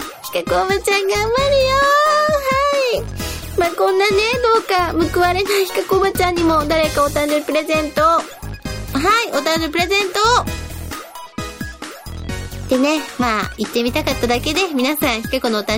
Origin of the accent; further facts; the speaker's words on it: Tottori, Japan; 相当昔で、地元の鳥取県にいた頃が最後かな